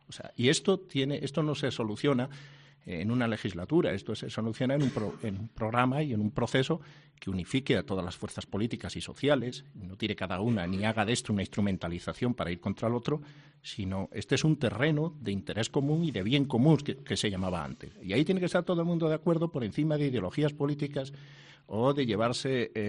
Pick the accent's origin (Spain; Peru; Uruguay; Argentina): Spain; Extremadura; O el tren, yo soy de Extremadura